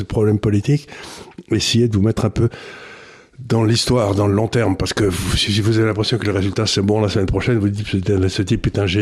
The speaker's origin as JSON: {"language": "French", "country": "Syria", "tie": "born there", "said": "Je suis né en Syrie. Mon grand-père était gouverneur des Alaouites, qui à l'époque étaient à peu près tout le nord de la Syrie."}